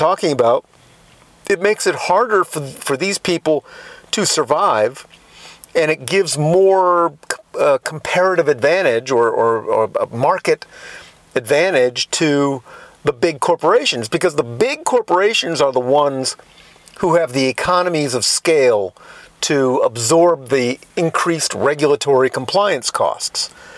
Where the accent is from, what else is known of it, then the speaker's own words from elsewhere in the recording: Brooklyn, New York, United States; born there; now in Virginia, United States; I consider myself a Virginian. Even though I was born in Brooklyn, New York, I live in Virginia now.